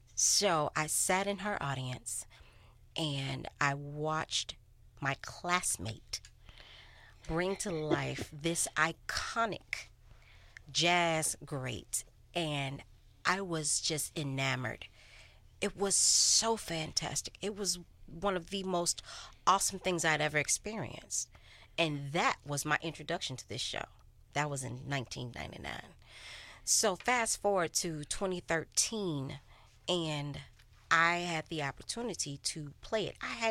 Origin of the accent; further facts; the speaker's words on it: Chicago, Illinois, United States; I'm from Chicago, and a lot of times, a lot of the stuff that happens on Broadway is shopped in Chicago first.